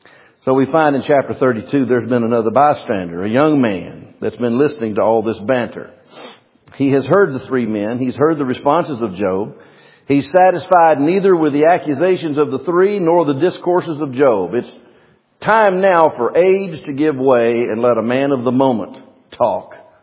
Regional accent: Memphis, Tennessee, United States; also born or lived in North Mississippi; I'm from Memphis, Tennessee and lived a lot of my life in North Mississippi.

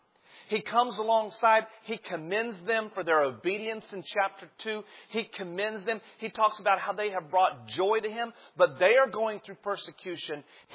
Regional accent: North Carolina, United States; I'm from down south. I don't know if you folks can tell that or not. I'm from North Carolina

